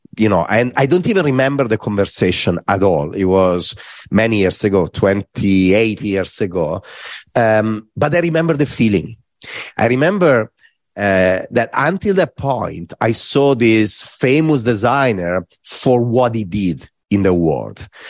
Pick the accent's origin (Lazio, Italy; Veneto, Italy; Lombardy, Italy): Lombardy, Italy; Varese; I was in Varese, in my hometown, and I'm in this bus and I'm going to, it was lunchtime, and I was going home to get my bag to go to practice for soccer.